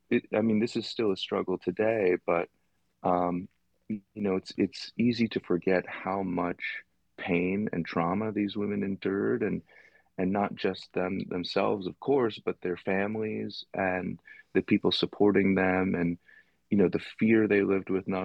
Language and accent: English; Boston, Massachusetts, United States; even growing up in Boston, I surely would have heard about this.